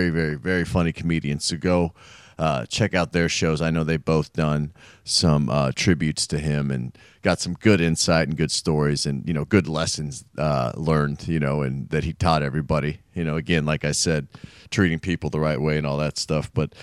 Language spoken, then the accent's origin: English; Kansas City, United States; knowing I was from Kansas City